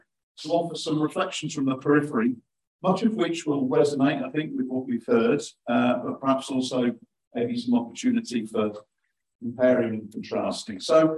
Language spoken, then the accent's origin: English; Cardiff, Wales, United Kingdom; I'm from Cardiff and I'm also a social scientist.